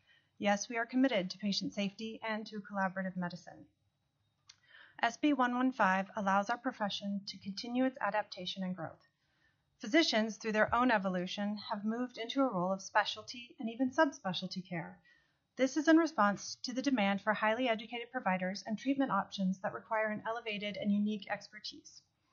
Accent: Anchorage, Alaska, United States; I'm from Anchorage, Alaska.

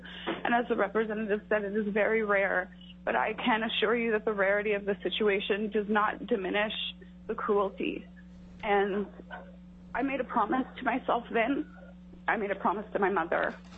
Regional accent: Alaska, United States; from COVID-19 to ongoing disparities in my home state.

